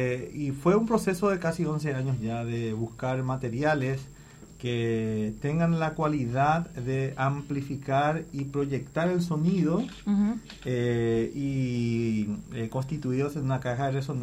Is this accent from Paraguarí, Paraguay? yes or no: yes; Carapeguá, Paraguarí, Paraguay; en mi pueblo, donde crecí, en Carapeguá, se llama 83 kilómetros de Asunción, la capital del Paraguay.